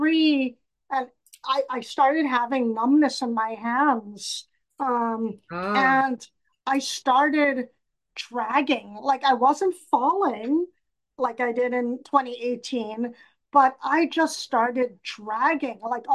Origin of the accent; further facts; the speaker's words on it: Trinidad & Tobago; born there; I was born in Trinidad and Tobago, and doctors weren't as knowledgeable or thorough.